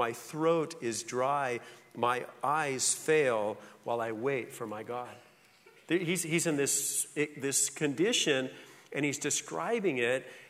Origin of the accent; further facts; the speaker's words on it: California, United States; I grew up in Southern California, and I kind of am a squirrel.